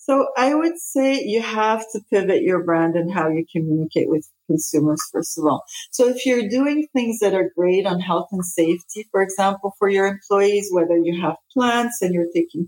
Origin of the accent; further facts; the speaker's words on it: Quebec, Canada; also born or lived in Lebanon / Denmark / Spain; So I'm Lebanese originally. I was born in Lebanon. So when the war started in Lebanon, we actually moved many places. We moved to Denmark first and then Spain and then ended up in Canada and haven't left here since I was 13. So proud Canadian, grew up here in school